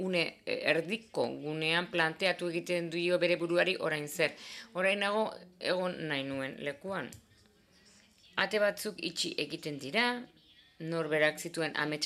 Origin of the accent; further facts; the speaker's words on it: Germany; baita ere Alemaniatik nator